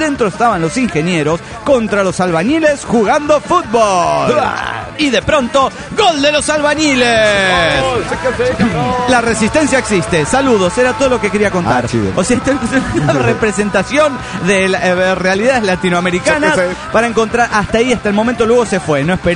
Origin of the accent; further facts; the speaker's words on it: Heredia, Costa Rica; de Heredia, Costa Rica.